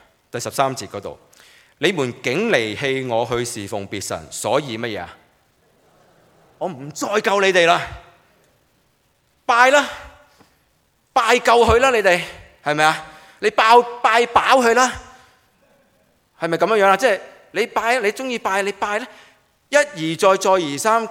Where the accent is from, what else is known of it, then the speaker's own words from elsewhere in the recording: China; 我哋中國人廚房有乜嘢啊？灶君係咪啊？